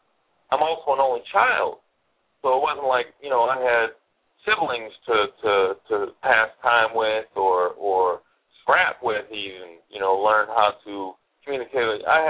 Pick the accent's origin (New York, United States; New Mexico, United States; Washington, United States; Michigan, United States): Michigan, United States; Detroit; You know, I grew up in Detroit, and both my parents worked basically a lot.